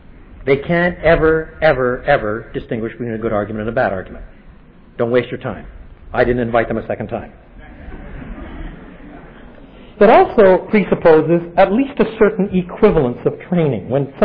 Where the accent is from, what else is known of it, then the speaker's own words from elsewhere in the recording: French Canada, Canada; Well, I could cope with that. I was brought up in French Canada.